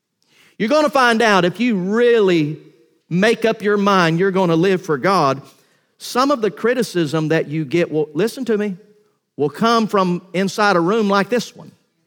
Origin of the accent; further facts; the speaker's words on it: Valdosta, Georgia, United States; I was raised in Valdosta, Georgia